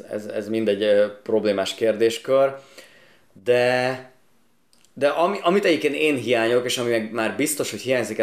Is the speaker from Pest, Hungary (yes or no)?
yes; Alsónémedi, Pest, Hungary; born there; alsó Némedén születtem, az egy 5000 fős falu, volt Némedi parádé